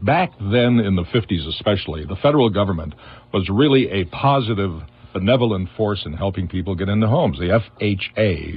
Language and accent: English; St. Louis Park, Minnesota, United States; Where I grew up in St. Louis Park, the Basswood area, I remember, over by Cedar Lake?